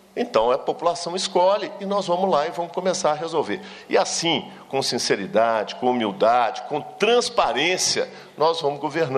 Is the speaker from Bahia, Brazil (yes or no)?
no; Minas Gerais, Brazil; Nós somos mineiros. Ah, porque nascemos em Minas.